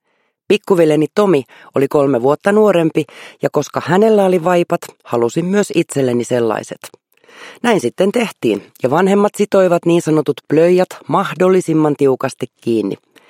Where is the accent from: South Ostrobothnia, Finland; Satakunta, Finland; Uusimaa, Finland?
Uusimaa, Finland; Helsinki; born there; Synnyin Helsingissä kätilöopistolla helmikuun 19. päivänä vuonna 1971.